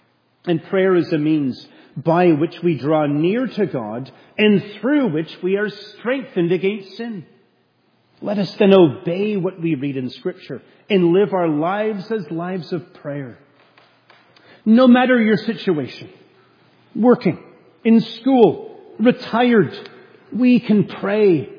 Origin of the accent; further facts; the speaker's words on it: Canada; I'm a Canadian.